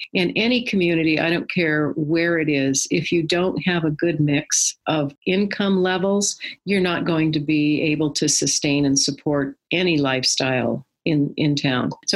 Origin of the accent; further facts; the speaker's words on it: Montana, United States; now in Prescott, United States; I grew up in Montana, so I'm kind of a mountain, foresty, woodsy kind of girl. Prescott offered all of that without the cold and winter of Montana.